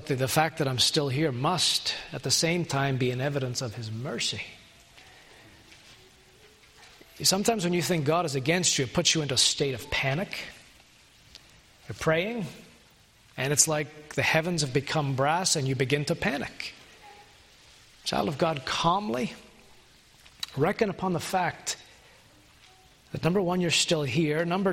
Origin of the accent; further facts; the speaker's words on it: Canada; I'm a Canadian, and I get sickened by Canadian politics or American politics